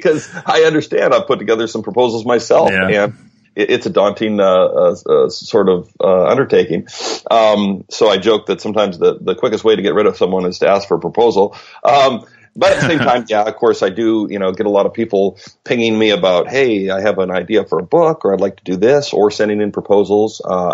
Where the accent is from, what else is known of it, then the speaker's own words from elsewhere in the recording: Canada; I grew up in Canada